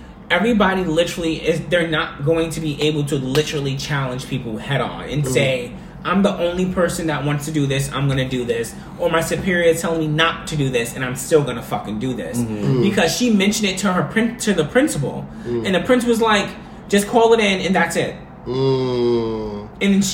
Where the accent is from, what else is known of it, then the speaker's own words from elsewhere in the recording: Harlem, New York, United States; I'm damn near an interracial relationship. I'm from Harlem. He was from Brooklyn.